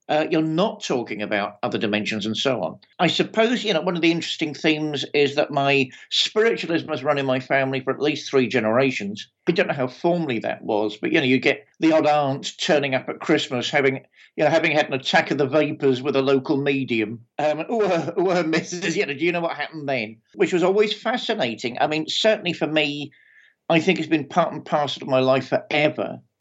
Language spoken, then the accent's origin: English; Fareham, South East England, United Kingdom; I grew up in Fareham in Hampshire, which is a beautiful, idyllic, leafy, or at least it was then, part of the world to grow up in. Again, a little rural paradise, not much going on, although, of course, it's between the cities of Portsmouth and Southampton.